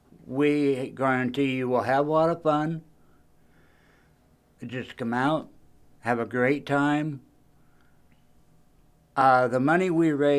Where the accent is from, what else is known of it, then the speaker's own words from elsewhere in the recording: Atlantic, Iowa, United States; But I'm proud to say I am from Atlantic, Iowa, a people of care.